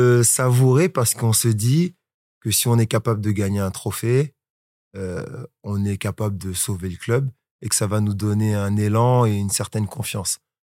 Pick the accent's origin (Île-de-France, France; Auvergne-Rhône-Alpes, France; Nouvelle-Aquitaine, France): Île-de-France, France; Colombes; Moi, je suis originaire de Colombes, donc de la banlieue.